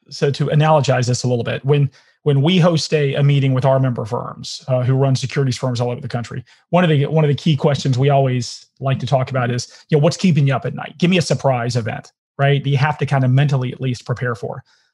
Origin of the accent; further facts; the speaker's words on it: Tennessee, United States; I'm from Tennessee, right?